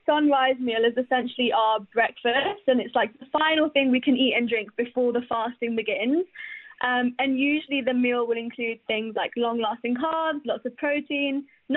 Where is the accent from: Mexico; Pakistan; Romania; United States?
Pakistan; I'm South Asian, I'm Pakistani